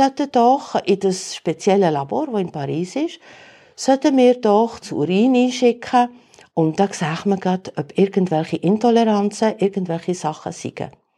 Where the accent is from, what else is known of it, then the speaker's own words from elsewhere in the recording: Switzerland; born there; ich bin Italienerin ursprünglich, bin in der Schweiz geboren.